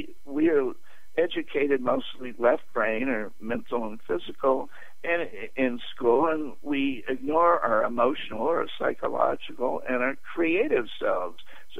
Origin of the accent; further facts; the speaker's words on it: California, United States; And frankly, look at California, where I, as a Californian, voted, and the the votes didn't matter, you know.